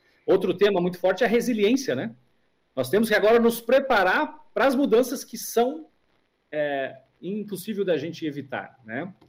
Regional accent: Brazil; Para nós, somos do Brasil, isso já é meio característico.

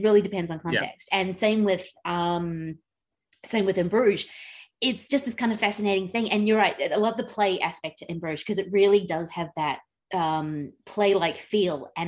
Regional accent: Dublin, Leinster, Ireland; If I grew up on a farm, I'd like this, but I grew up in Dublin, so I don't.

